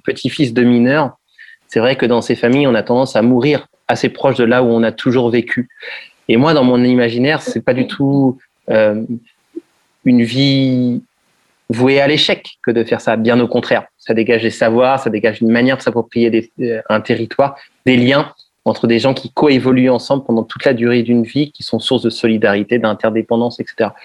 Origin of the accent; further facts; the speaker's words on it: France; en tant que Français, issu d'une certaine histoire politique, qui nous bouscule